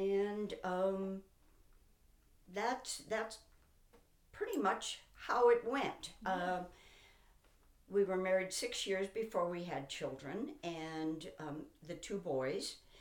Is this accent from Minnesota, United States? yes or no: yes; St. Paul, Minnesota, United States; also born or lived in Lake City; I was born in Lake City, Minnesota. I was raised in St. Paul, Minnesota.